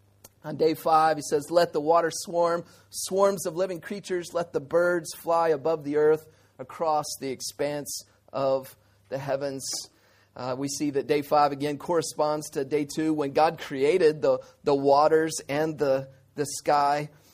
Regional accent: Houston, Texas, United States; now in Hong Kong; You know, we grew up in Houston, Texas.

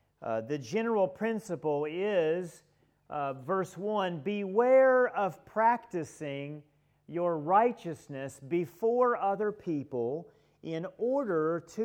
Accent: United States; I'm an American, and Americans love football.

